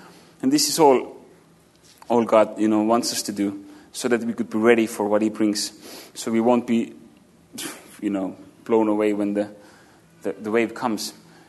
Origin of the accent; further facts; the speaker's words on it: England, United Kingdom; And yeah, it's Amazing Grace Church. We're from England.